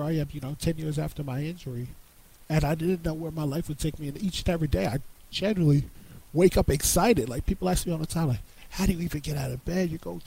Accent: Woodbridge, New Jersey, United States; the storefront in Woodbridge, my hometown of New Jersey.

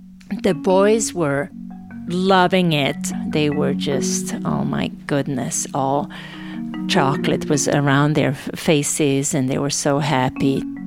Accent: Novi Sad, Vojvodina, Serbia; I'm not a refugee. I am from Novi Sad. I'm going home. I'm not a refugee.

